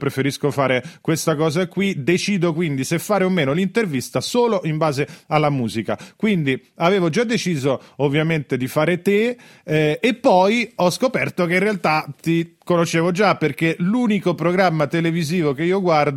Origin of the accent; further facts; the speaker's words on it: Rome, Lazio, Italy; io sono di Roma e non è che lo nascondo più di tanto